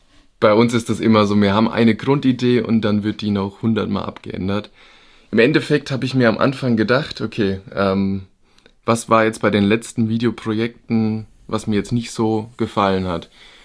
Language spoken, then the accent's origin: German; Bavaria, Germany; Ja, ich bin, wie du schon gesagt hast … ich komme ja aus der Gegend irgendwo zwischen Würzburg und Aschaffenburg.